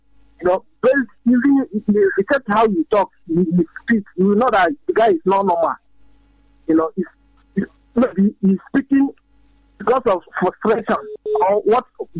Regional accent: Imo, Nigeria; now in Italy; I'm calling from Italy. I'm from in Imo State.

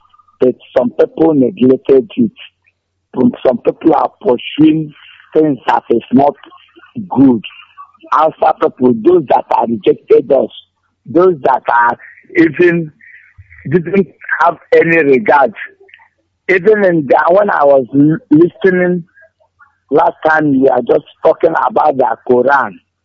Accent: Imo, Nigeria; now in Enugu, Nigeria; I'm speaking from Enugu, although I'm a native of Imo.

